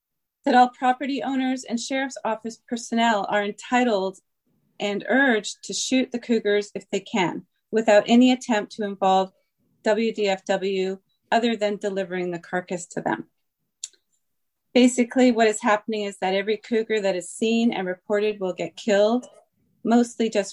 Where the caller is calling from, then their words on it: Washington, United States; I'm calling from Klickitat County. I've been a resident here for over 20 years.